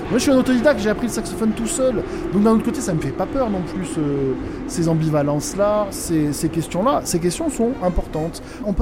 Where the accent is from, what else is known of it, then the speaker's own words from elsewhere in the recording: Provence-Alpes-Côte d'Azur, France; born there; en tant que Français qui suis né en Provence, blanc, de famille plutôt catho ou anticléricale, mais très française